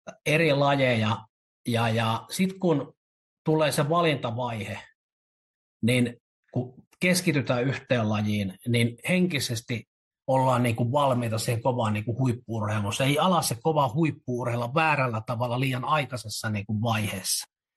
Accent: Savo, Finland; kun olen tuosta Savosta kotoisin

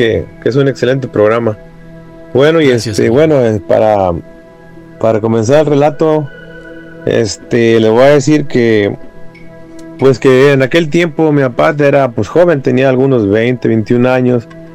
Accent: Ciudad Valles, San Luis Potosí, Mexico; nosotros somos originarios de San Luis Potosí, para ser más exactos, de Ciudad Valles

